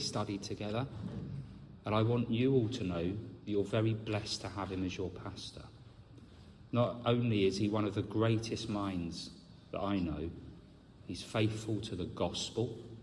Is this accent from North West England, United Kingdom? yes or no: no; Wales, United Kingdom; I come with good news from Wales.